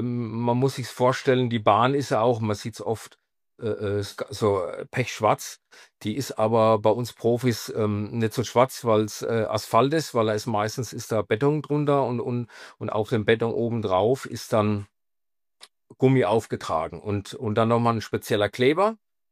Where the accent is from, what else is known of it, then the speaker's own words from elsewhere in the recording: Marktheidenfeld, Bavaria, Germany; Also ich komme aus Marktheidenfeld, das liegt hier zwischen Würzburg und Aschaffenburg an der A3. Das ist relativ idyllisch.